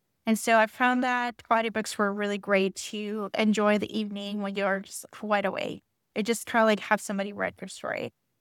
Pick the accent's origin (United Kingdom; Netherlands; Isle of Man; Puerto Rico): Puerto Rico; I'm actually from Puerto Rico, and it's most of my friends from Puerto Rico actually moved to Miami.